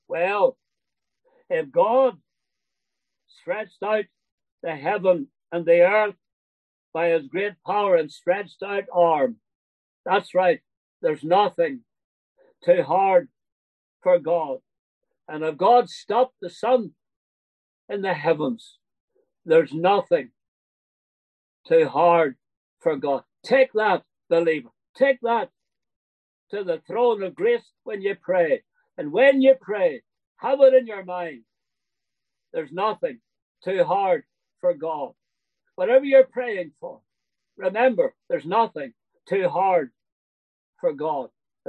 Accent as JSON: {"language": "English", "region": "Northern Ireland", "country": "United Kingdom", "said": "As you know, I'm from Northern Ireland."}